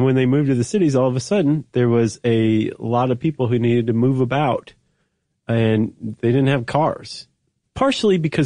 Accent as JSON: {"language": "English", "region": "Ohio", "country": "United States", "said": "And I'm from Ohio, and I didn't realize that it was a suburb."}